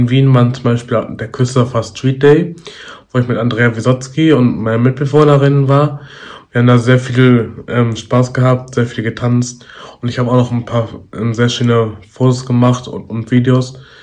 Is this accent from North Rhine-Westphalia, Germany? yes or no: yes; Bochum, North Rhine-Westphalia, Germany; Als ich dann wieder in Bochum war, habe ich mich wirklich sehr gefreut, meine Familie wiederzusehen und meine Heimatstadt.